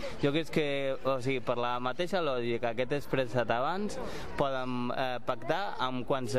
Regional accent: Galicia, Spain; moved away as an adult; jo no sóc d'aquí, val? Jo sóc gallec, jo he vingut aquí a, pues no sé, tenia 20 i molts anys, val?

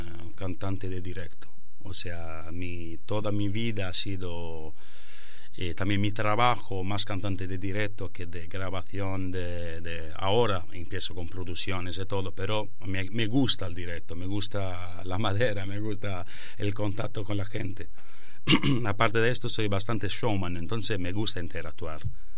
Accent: Sardinia, Italy; Spanish is a second language; moved away as an adult; now in Barcelona, Spain; porque yo soy sardo de Sardegna, vivir en Sardegna, pero luego yo he ido a Barcelona

